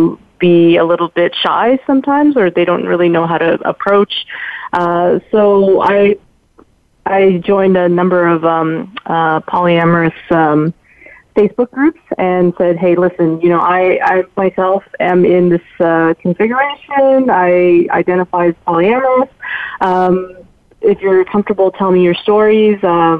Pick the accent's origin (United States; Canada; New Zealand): Canada; just because I am Canadian.